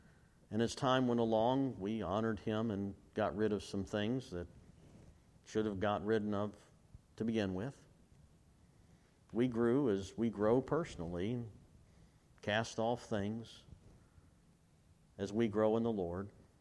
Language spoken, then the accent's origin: English; United States; the place, the nation, the prosperity and all of that that I grew up with here in the United States